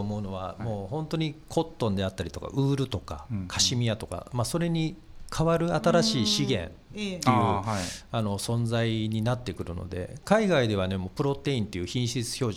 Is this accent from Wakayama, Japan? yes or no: yes; Wakayama, Japan; 和歌山はやっぱり丸編みの一つのこう大きな産地で、僕もその中で育ってきたので、